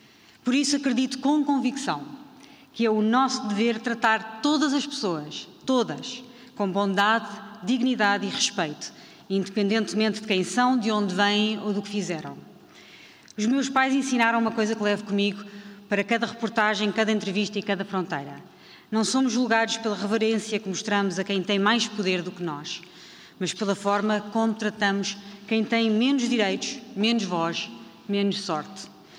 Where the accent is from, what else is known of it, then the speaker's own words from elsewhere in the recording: Cascais, Lisbon, Portugal; Cresci em Cascais a sonhar ser repórter e dediquei a minha vida a investigar mercados negros e submundos.